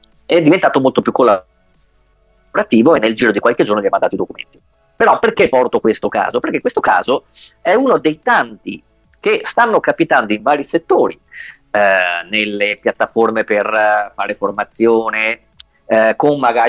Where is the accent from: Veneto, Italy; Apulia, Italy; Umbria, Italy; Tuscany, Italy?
Veneto, Italy; Venice; essendo veneziano sono arrivato in gondola a questo punto